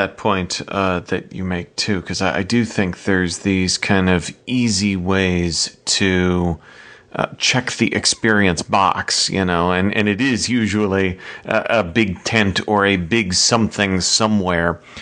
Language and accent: English; Midwest, United States; I'm a Midwesterner.